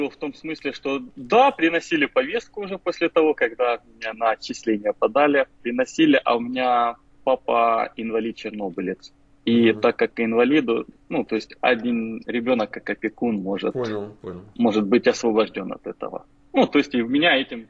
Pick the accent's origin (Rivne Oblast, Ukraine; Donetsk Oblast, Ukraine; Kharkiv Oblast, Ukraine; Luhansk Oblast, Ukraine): Kharkiv Oblast, Ukraine; Kharkiv; now in United States; Мне 38 лет, я вообще из Харькова, и родился в Харькове, жил, учился, в общем, вся жизнь в Харькове.